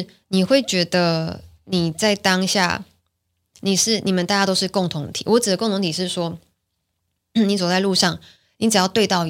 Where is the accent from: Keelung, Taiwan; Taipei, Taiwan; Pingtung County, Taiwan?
Keelung, Taiwan; 在基隆那边的山上。